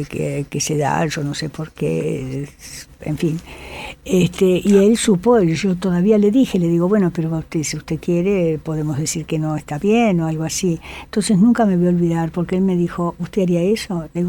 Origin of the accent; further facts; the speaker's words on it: Japan; Yo soy japonesa, entonces lógicamente el respeto por el otro es fundamental.